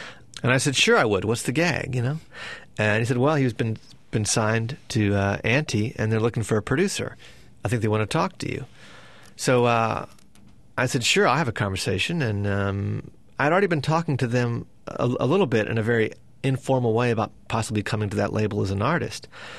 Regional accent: the South, United States; Once he knew I was from the South, you know, that seemed to be a big deal to him.

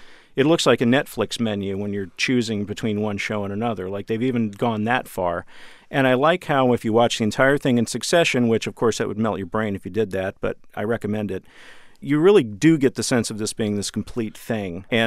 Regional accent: Dallas, Texas, United States; I have a soft spot for a lot of old Westerns because I'm from Dallas, and we had a local station, Channel 11

